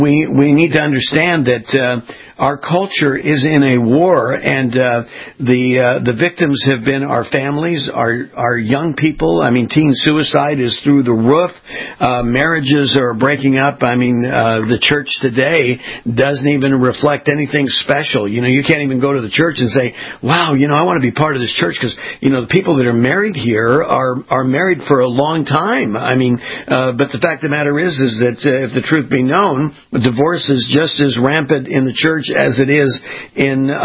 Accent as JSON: {"language": "English", "region": "California", "country": "United States", "said": "I'm being from Southern California, there's a gentleman there who has a program called the Election Forum."}